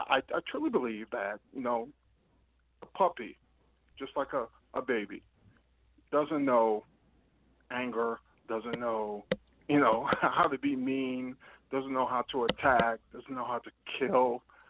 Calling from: New York City, New York, United States; I'm calling from New York City.

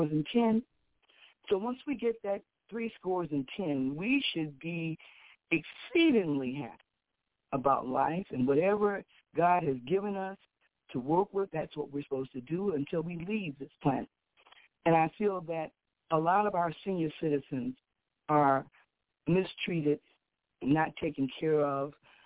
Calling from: Chicago, Illinois, United States; here in Chicago, Illinois, in the South Shore

